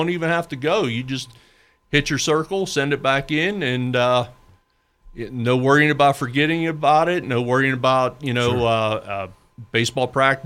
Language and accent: English; West Mifflin, Pennsylvania, United States; now in Pittsburgh, United States; And I grew up in the Mon Valley. I love the Mon Valley. I grew up in West Mifflin before moving to Pittsburgh.